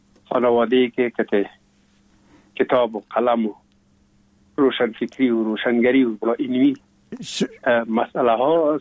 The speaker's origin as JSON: {"language": "Persian", "region": "Kabul", "country": "Afghanistan", "tie": "born or raised there", "also_born_or_lived": "Pul-e Khumri", "said": "ما در شهر پلخمری به دنیا آمدیم، یعنی در ولایت بغلان شهر پلخمری، و تا 1 سالگی ما هم در موش گذاشتندیم. بعد از او جاب کار بابیم حساب در کابل میکرد و انتقال کرد به اینجا. ما هم همراه مادرم با بابیم یا پدرم آمدیم به کابل"}